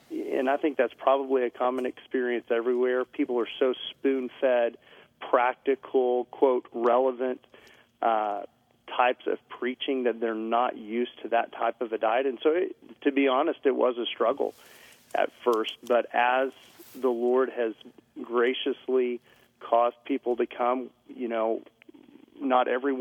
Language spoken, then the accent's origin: English; Midland, Texas, United States; I minister in the same community in which I grew up. And so that's a special privilege. I was born and raised here in Midland. I spent a number of years away in formal education and then came back